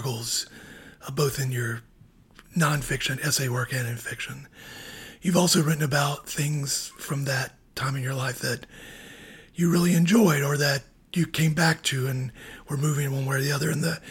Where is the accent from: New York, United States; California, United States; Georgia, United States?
Georgia, United States; Well, I was going to say, growing up in Georgia, the Pizza Inn was a big part of my childhood, too.